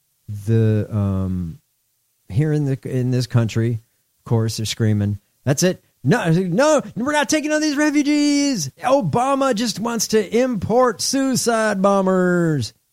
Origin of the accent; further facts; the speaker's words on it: Illinois, United States; Shame on you, Illinois, my home state.